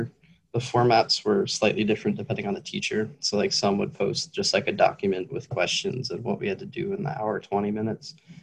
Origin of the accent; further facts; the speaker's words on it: Candia, New Hampshire, United States; I'm from Candy, New Hampshire. For anyone who wouldn't know, it's like in the middle of the woods, basically.